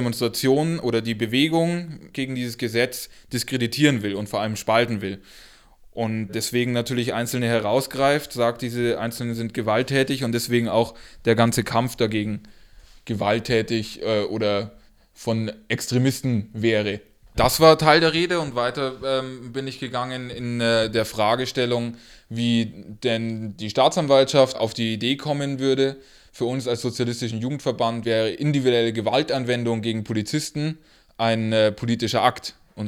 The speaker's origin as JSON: {"language": "German", "town": "Regensburg", "region": "Bavaria", "country": "Germany", "said": "wir als Organisation der Sozialistischen Jugend Deutschlands, die Falken, hier aus Regensburg, wo ich herkomme"}